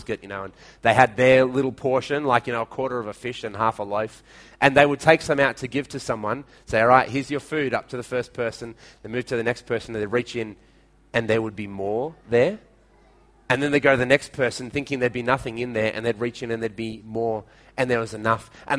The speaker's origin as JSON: {"language": "English", "town": "Madang", "region": "Madang Province", "country": "Papua New Guinea", "tie": "born or raised there", "said": "When we were growing up in Madang in PNG, you could get for 10 toya a flour balls from any kai bar."}